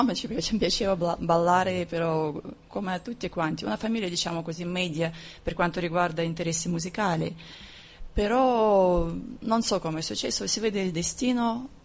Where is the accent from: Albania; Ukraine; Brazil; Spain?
Ukraine; Italian is a second language; also born or lived in Moscow; now in Fiuggi, Italy; E a Fiuggi sono venuta da Mosca. Però a Mosca sono venuta dall'Ucraina, il mio paese d'origine.